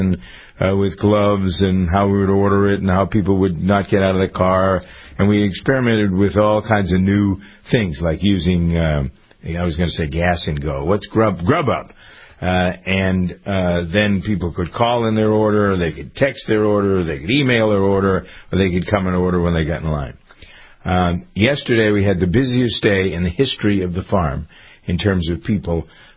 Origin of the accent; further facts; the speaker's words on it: Framingham, Massachusetts, United States; And most of you know that I have a farm in Massachusetts here in my hometown of Framingham.